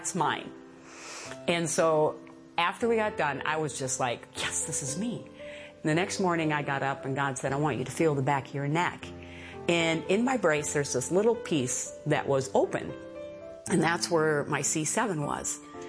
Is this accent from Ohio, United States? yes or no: no; Elk River, Minnesota, United States; I'm from Living Word Christian Center is our home church, and we're from Elk River, Minnesota.